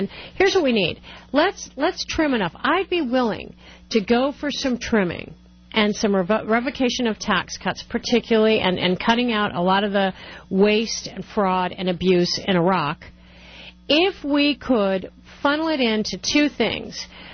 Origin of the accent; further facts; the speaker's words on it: Colorado, United States; I grew up in Colorado.